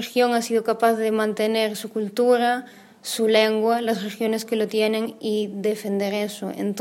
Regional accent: Galicia, Spain; Porque yo, como soy de Galicia, también hay bastantes movimientos sobre movimientos independentistas

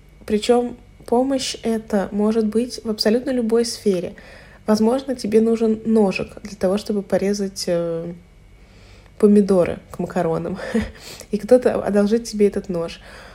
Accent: Moscow, Russia; Я, к сожалению, не жила в общежитии, потому что я из Москвы, и училась я тоже в Москве.

